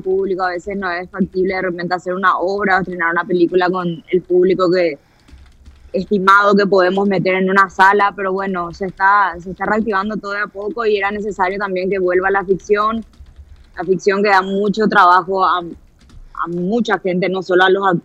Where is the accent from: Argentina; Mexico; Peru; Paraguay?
Paraguay; Sí, en realidad somos tres paraguayos